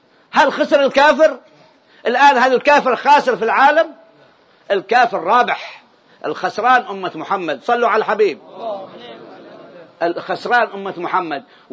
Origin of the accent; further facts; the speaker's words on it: Yemen; عندنا في اليمن هذا الكلام كل يوم أنا أراه